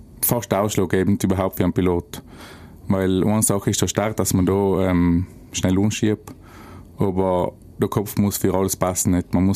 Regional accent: Italy; sie zeigen, dass wir als Italiener eben bei den Besten von der Welt dazugehören.

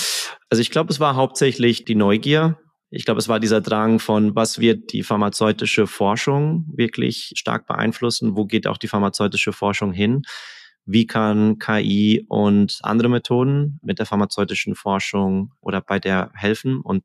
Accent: Germany; accent: German; also born or lived in Oxford / Switzerland; now in United States; Vanessa hat mir vorhin erzählt, dass mein Akzent noch ziemlich deutsch ist, was ich so schätzen weiß. Ich bin tatsächlich noch gar nicht so lange hier. Ich bin seit anderthalb oder knapp anderthalb Jahren in den USA, hier bei MIT.

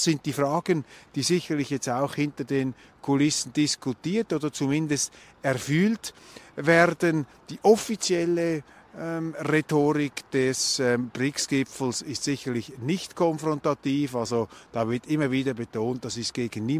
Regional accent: Switzerland; als Schweizer beobachten wir, die Welt verändert sich, die herkömmlichen Blöcke sind nicht mehr so dominant.

